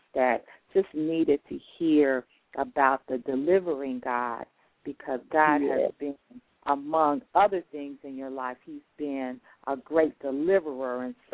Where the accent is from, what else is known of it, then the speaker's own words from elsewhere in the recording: Chicago, Illinois, United States; I guess because I've been away now, because I grew up in Chicago, and I lived in the Chatham area of Chicago, for any of my listeners that are familiar with the Chicagoland area, and then later went to the Auburn area.